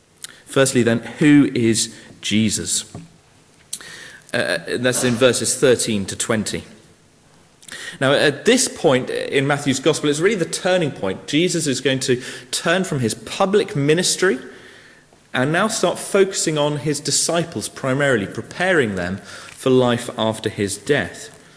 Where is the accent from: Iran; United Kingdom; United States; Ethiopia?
United Kingdom; I'm British